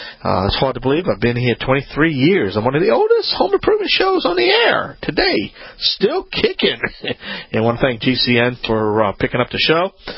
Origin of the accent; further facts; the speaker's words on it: Louisiana, United States; from the Bayou Land.